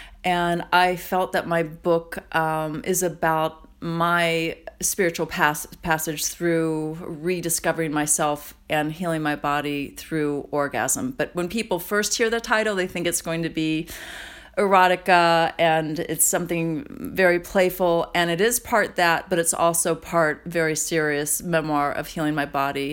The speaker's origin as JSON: {"language": "English", "region": "Indiana", "country": "United States", "said": "And I loved that it was in New York, because nobody would know me there. I was from Indiana."}